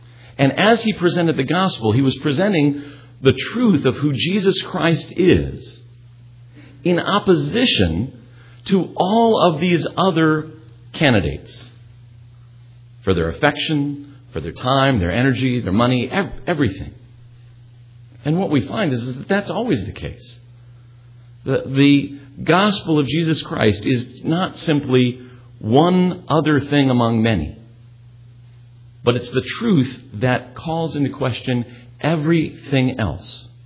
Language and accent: English; Ireland; Tomorrow is St. Patrick's Day, and I am Irish all year round, not simply one day a year.